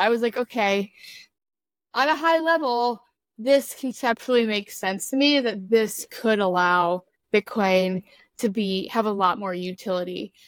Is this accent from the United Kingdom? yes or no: no; Midwest, United States; And I think I can say that I'm from the Midwest, so I'm not like one to boast